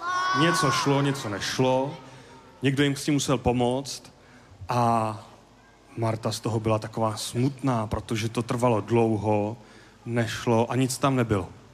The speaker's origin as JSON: {"language": "Czech", "region": "Prague", "country": "Czechia", "said": "já jsem z Prahy"}